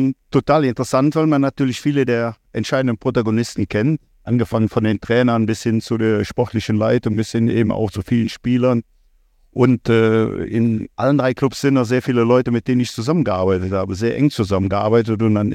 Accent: Frechen, North Rhine-Westphalia, Germany; born there; now in Cologne, Germany; Ich bin in Frechen geboren und habe in Köln studiert, aber auch lange in Köln gelebt, lebe auch jetzt wieder in Köln, in Junkersdorf, und fühle mich hier, das ist einfach meine Stadt.

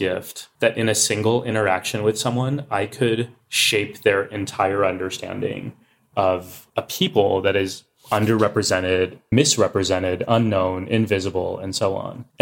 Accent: Texas, United States; growing up in Texas as kids wearing turbans, my parents would say, "You're probably the only six that anyone will ever meet.

